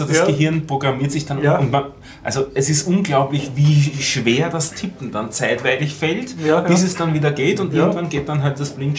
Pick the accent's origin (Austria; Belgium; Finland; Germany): Austria; Weiß nicht, könnt ihr blind schreiben, wie man bei uns in Österreich sagt?